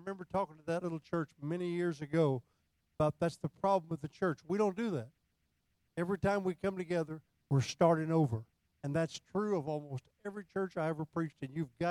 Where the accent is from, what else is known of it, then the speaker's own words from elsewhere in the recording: Indianapolis, Indiana, United States; We're both from Indianapolis, and we had that affinity together.